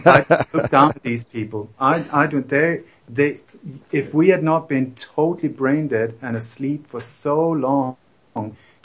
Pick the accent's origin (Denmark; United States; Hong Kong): Denmark; I was born in Denmark. I grew up in a family that was very much involved in the Danish resistance movement